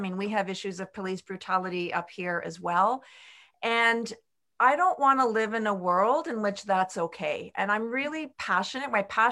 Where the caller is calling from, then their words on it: Canada; I'm calling in from Canada.